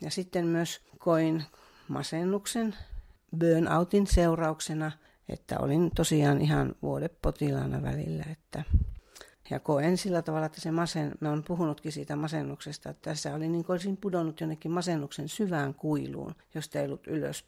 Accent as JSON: {"language": "Finnish", "town": "Oulu", "region": "North Ostrobothnia", "country": "Finland", "tie": "born or raised there", "said": "olen syntynyt Oulussa ja suurimman osa elämästäni elänyt täällä. Tosin opiskelemassa olen käynyt sitten Etelä-Suomessa."}